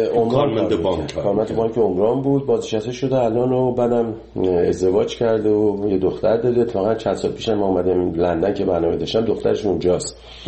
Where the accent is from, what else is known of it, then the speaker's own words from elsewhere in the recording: Iran; moved away; 30 سال 30 خورده سال که از ایران من اومدم بیرون